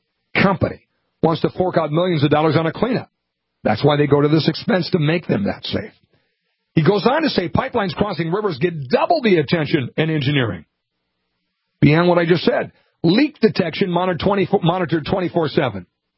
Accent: Minnesota, United States; I'm ashamed to say my home state of Minnesota.

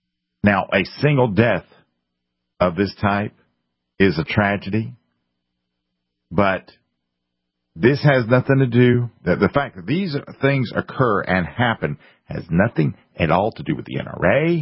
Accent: South Carolina, United States; When I grew up in South Carolina, it was sort of rural back then, I guess. I spent a lot of time out in the rural areas.

